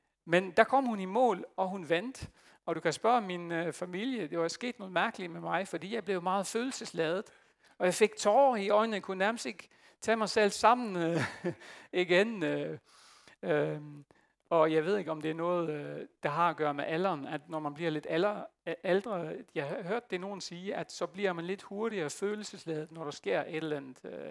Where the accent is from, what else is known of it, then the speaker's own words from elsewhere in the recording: Netherlands; Danish is a second language; jeg er hollænder